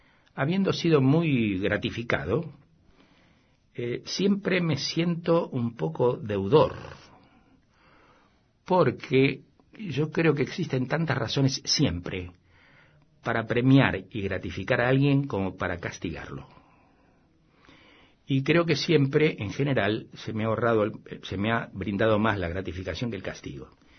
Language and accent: Spanish; Venezuela; moved away; yo cuando salí de Venezuela, me vine y durante 12 años no volví.